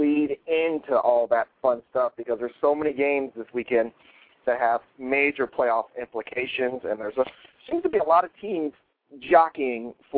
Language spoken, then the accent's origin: English; East Coast, United States; I grew up on the East Coast, and I know that East Coast always leaves out the West Coast